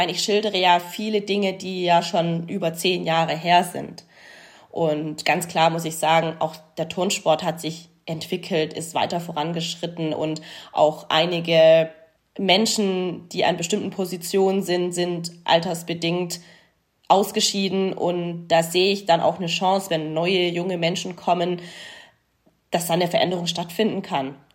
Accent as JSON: {"language": "German", "town": "Stuttgart", "region": "Baden-Württemberg", "country": "Germany", "tie": "born or raised there", "said": "oder vielleicht auch schon nach der Weltmeisterschaft 2019 in Stuttgart in meiner Heimatstadt."}